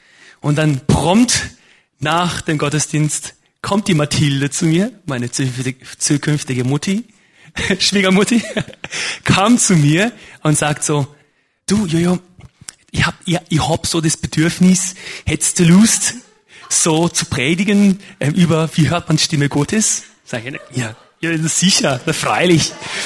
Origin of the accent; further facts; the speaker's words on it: Germany; ich komme aus Bahnbahn aus Deutschland.